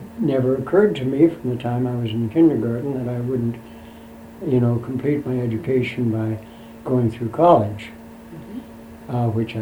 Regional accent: Manhattan, Kansas, United States; Well, I'm not a native Kentuckian. Mm-hmm. I was born in Kansas, mm-hmm. at Manhattan, Kansas, December 5th, 1916, mm-hmm. and I was an only child. I went to elementary school in Manhattan, just three blocks from my home.

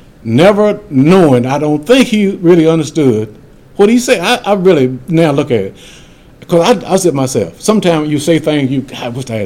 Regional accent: Kentucky, United States; Now, I'm from Kentucky. I heard that word so many times, it didn't bother me at all in Kentucky because I was used to it.

